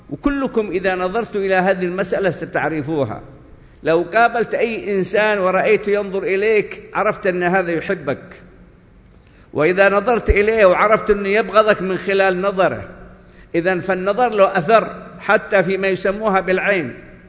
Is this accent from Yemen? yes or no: yes; Yemen; لكن كيف لو تكلمنا عن بلدنا اليمن